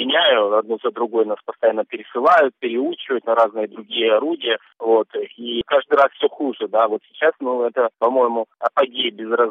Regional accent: Crimea, Ukraine; я вообще крымский татарин.

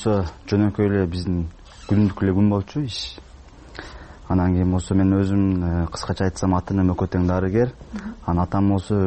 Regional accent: Osh, Osh Region, Kyrgyzstan; Мен өзүм Оштон болом, анан ал өзү досум Ошто болчу.

